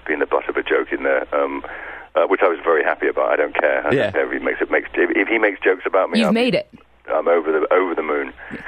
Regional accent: England, United Kingdom; I grew up in England

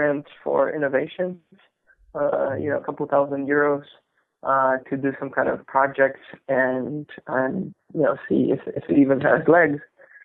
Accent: Poland; moved away as an adult; now in United States; I started at the University of Warsaw in my home country in Poland, and then transferred to a Cal State.

